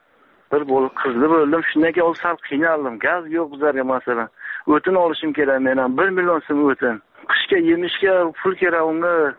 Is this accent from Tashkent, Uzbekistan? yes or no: no; Samarkand, Samarqand Region, Uzbekistan; Men Samarqanddan